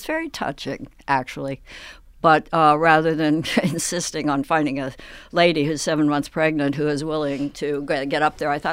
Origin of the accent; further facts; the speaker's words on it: Midwest, United States; I'm a farm girl. I'm from the Midwest, and I grew up on huge open spaces, and I'm comfortable there.